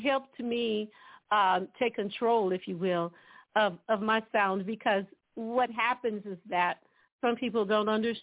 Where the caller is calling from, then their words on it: Dallas, Texas, United States; From Dallas, Texas.